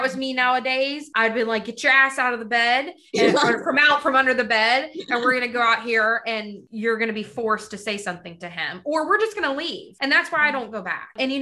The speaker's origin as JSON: {"language": "English", "region": "the South", "country": "United States", "tie": "born or raised there", "said": "as someone growing up in the South, as a white woman"}